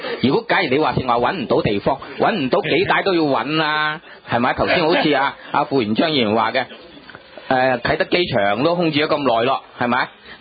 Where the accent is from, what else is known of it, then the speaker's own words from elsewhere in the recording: Hong Kong; 尤其是我身為香港人